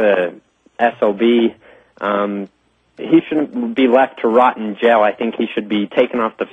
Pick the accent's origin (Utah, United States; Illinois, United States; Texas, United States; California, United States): Utah, United States; I'm from Utah